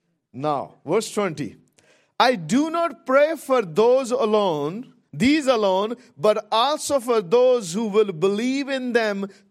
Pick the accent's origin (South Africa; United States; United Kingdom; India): India; English is a second language; You know, the nation I live, we come from India where there's 1.4 billion people.